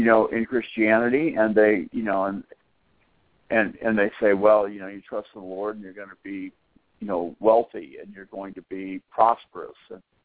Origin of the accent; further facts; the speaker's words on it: Boston, Massachusetts, United States; I grew up in the Boston area